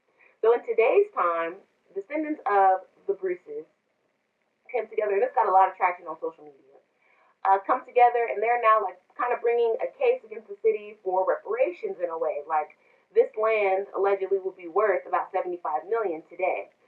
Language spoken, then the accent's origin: English; California, United States; my grandmother is from California, my mother is from California, and I'm from California. We're all born here.